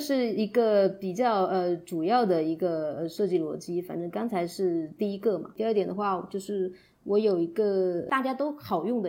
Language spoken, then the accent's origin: Chinese; China